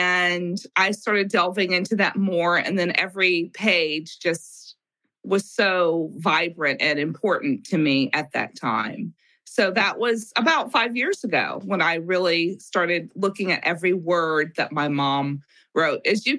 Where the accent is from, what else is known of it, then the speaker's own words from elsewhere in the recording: Los Angeles, California, United States; I'm from Los Angeles. I grew up in Los Angeles. So I'm a Southern California girl.